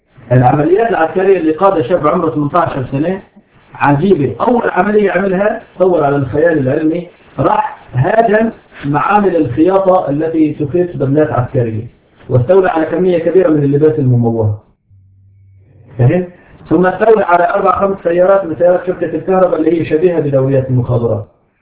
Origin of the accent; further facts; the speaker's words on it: Syria; والحمد لله حتى عندنا في بلاد الشام كل الطبقه الاولى قتلت